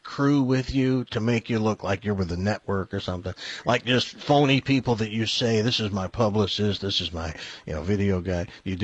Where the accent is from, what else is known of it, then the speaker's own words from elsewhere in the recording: the South, United States; and I'm from the South, we had ham all the time.